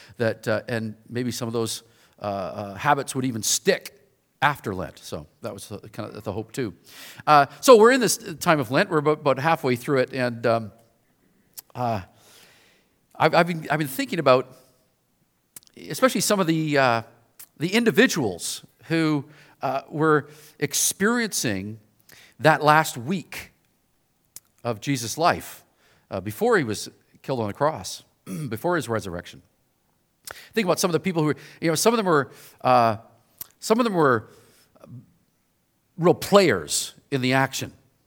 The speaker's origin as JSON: {"language": "English", "town": "Victoria", "region": "British Columbia", "country": "Canada", "tie": "born or raised there", "said": "I grew up in Victoria, lived here most of my life, but I worked with Young Life of Canada for about 30 years, and so that took me out of Victoria for a while, but then I was able to move back here about 18 years ago"}